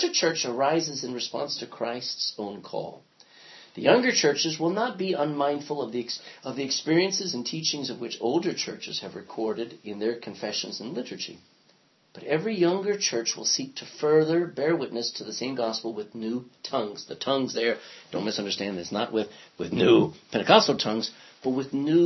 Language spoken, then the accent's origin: English; Texas, United States; also born or lived in New Jersey; now in Ireland; I come from Texas via New Jersey, and I come to Ireland, and I'm not indigenous to this area, but I am starting an indigenous church.